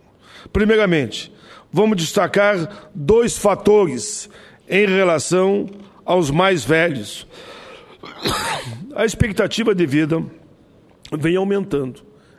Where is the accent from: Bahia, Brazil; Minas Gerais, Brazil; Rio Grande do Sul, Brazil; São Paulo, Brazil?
Rio Grande do Sul, Brazil; Caxias do Sul; born there; como eu sou muito Caxias, não é porque nasci em Caxias do Sul